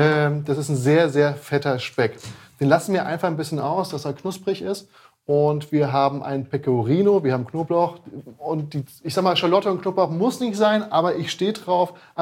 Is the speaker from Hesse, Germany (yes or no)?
yes; Frankfurt, Hesse, Germany; now in Berlin, Germany; Ich bin ja eigentlich aus Frankfurt.